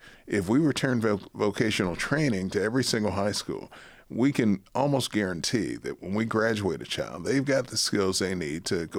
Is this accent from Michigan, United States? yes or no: yes; Detroit, Michigan, United States; So I was born and raised in Detroit, lived on a street called Lawrence between 12th and 14th.